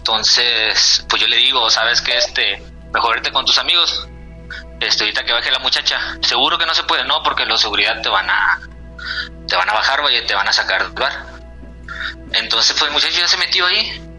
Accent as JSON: {"language": "Spanish", "town": "Mazatlán", "region": "Sinaloa", "country": "Mexico", "tie": "born or raised there", "moved": "yes", "said": "yo soy originario de Mazatlán. Ya llevo como unos 15 años fuera de casa."}